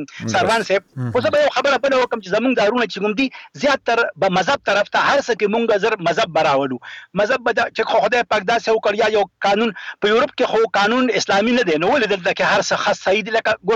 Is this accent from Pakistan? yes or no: no; Afghanistan; زه خپل ملک بولم. زه به کی بی کی کې یم، خو زه افغان یم او زه پښتون یم.